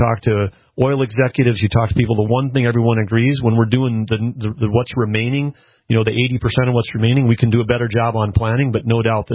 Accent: Arthur, North Dakota, United States; part of the reason I love growing up in Arthur, North Dakota. You know, I mean, it was fantastic growing up in a rural community like that.

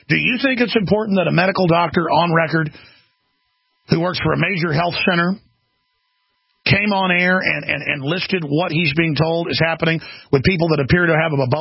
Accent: Dallas, Texas, United States; the DFW area, the Dallas-Fort Worth area, my hometown, the Metroplex, site of patient zero.

